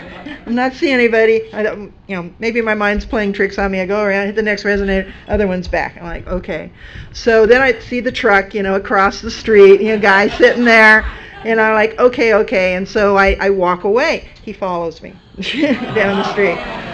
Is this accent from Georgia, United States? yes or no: no; St. Louis, Missouri, United States; oh, hi, you know … I'm visiting from St. Louis